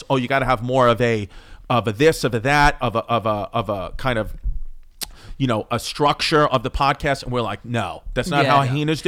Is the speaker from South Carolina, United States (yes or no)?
no; Queens, New York, United States; I grew up in Ridgewood, Queens, and there's a lot of this, it's one of the biggest designated historical areas in the whole country.